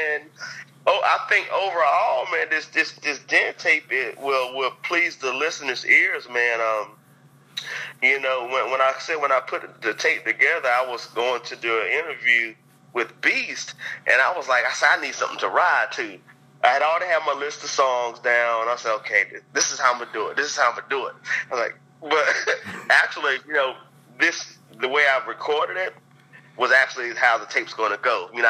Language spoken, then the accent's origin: English; North Carolina, United States; Man, you know, growing up in North Carolina, man, we were always hip.